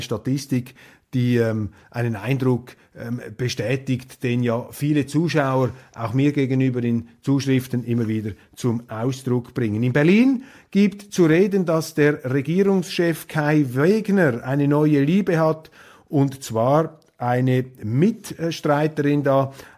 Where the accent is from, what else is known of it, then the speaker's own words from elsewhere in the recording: Switzerland; natürlich als Schweizer argumentiere ich da von weit außen